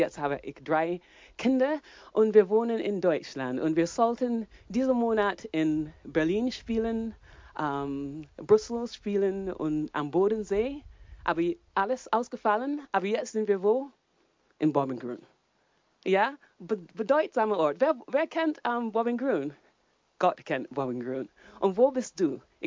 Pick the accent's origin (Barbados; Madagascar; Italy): Barbados; now in Germany; ich bin jetzt hier in Bobbengrün. Ich bin auf Barbados aufgewachsen. Das ist eine kleine Insel in der Karibik. Und diese Insel wohnen weniger als die Hälfte von den Leuten von Nürnberg. So sehr klein.